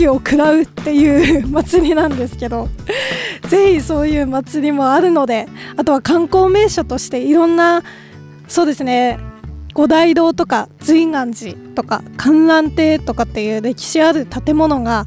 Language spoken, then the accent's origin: Japanese; Matsushima, Miyagi, Japan; 私の地元の松島のお話だったんですけど